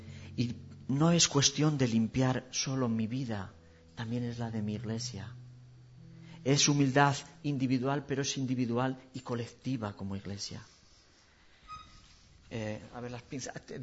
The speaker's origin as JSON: {"language": "Spanish", "country": "Spain", "said": "Y Dios, como españoles, te pedimos perdón por nuestra arrogancia."}